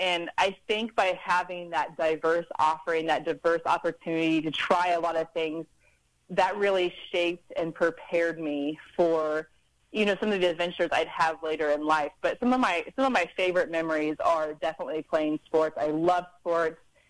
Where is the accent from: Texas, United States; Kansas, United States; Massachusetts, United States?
Kansas, United States; Cimarron; later we moved to Southwest Kansas, where he continued his agronomy work, and I grew up in Cimarron. So being able to grow up in rural America has a lot of benefits.